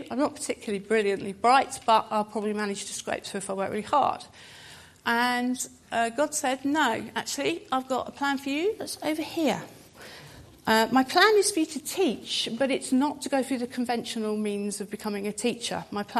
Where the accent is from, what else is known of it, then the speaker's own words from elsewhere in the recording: Guildford, South East England, United Kingdom; It was interesting because I came from Guildford.